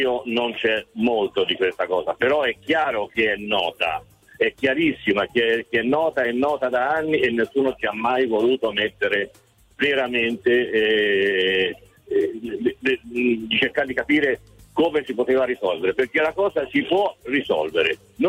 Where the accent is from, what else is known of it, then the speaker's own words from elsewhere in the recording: Foiano della Chiana, Tuscany, Italy; sono di Foiano della Chiana in provincia di Arezzo